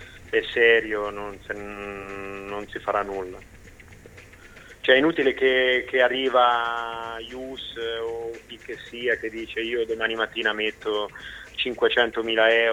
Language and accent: Italian; Ancona, Marche, Italy; essendo anconetano e tifoso anche dell'Ancona